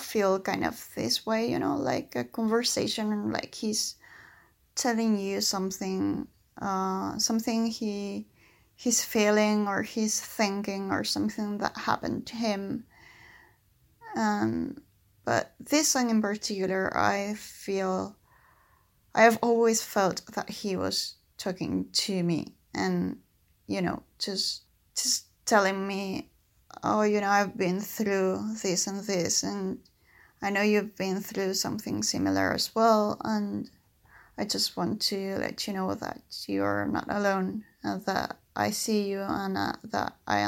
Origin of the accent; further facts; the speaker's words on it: Buenos Aires, Argentina; English is a second language; I'm from Buenos Aires, Argentina, and I'm sending this audio to talk about my favorite